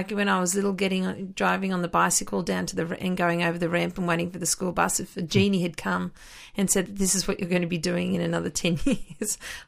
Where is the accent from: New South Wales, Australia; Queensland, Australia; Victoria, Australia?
New South Wales, Australia; Armidale; we organised a group of volunteers from my hometown of Armidale